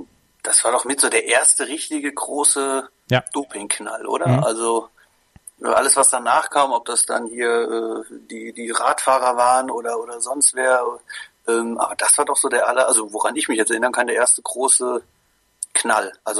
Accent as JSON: {"language": "German", "town": "Koblenz", "region": "Rhineland-Palatinate", "country": "Germany", "said": "Ich komme ja ursprünglich aus Koblenz, und da gab es das sogenannte Abendsportfest."}